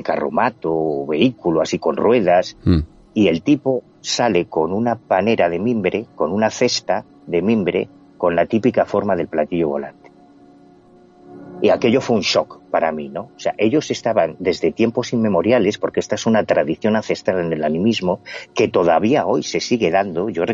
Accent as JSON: {"language": "Spanish", "town": "A Coruña", "region": "Galicia", "country": "Spain", "tie": "born or raised there", "said": "para mí que soy de provincias, yo soy gallego, de La Coruña, toda mi vida he vivido ahí"}